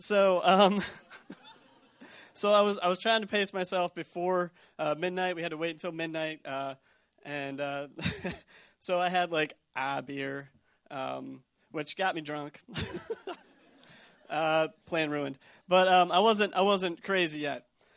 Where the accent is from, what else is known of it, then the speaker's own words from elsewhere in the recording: Pennsylvania, United States; You know, I'm actually from Pennsylvania. I went to a small state school, IUP, out in western Pennsylvania.